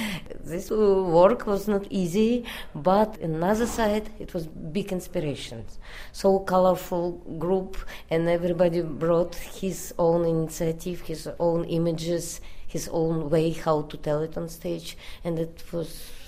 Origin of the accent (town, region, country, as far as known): Russia; English is a second language